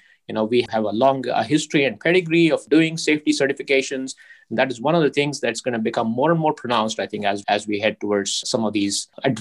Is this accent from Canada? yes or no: no; India; I'm originally from India, so I have an Indian heritage.